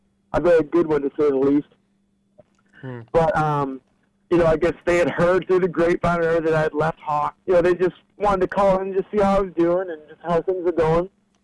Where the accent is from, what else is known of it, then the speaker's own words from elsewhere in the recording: Peterborough, Ontario, Canada; since living back in Canada, I've been leading worship at a church in my hometown, Peterborough.